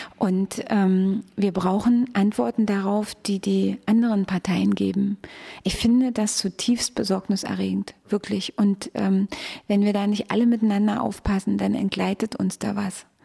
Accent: Frankfurt, Brandenburg, Germany; born or raised there

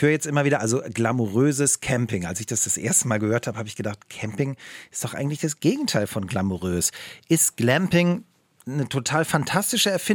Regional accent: Northern Germany, Germany; Also ich komme ja so aus Norddeutschland

